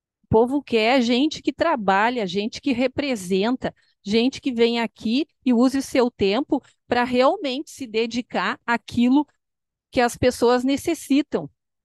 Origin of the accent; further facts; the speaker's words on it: Sertão Santana, Rio Grande do Sul, Brazil; até sou de Sertão Santana, Capitão Garcia, esses municípios que eu participo mais da igreja, não é aqui na cidade. Mas eu sou muito religiosa, sim